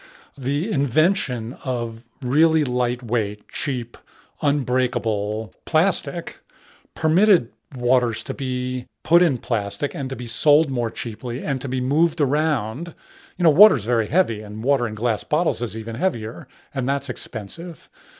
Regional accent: New York City, New York, United States; I grew up in New York City. There are 100 water fountains in Central Park.

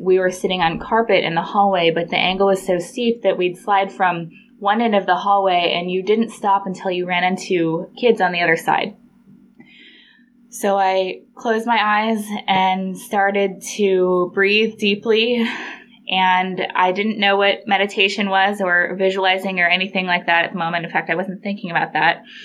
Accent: Colorado, United States; And I'm from Colorado, so I thought being instantly seasick, getting on a ship was normal.

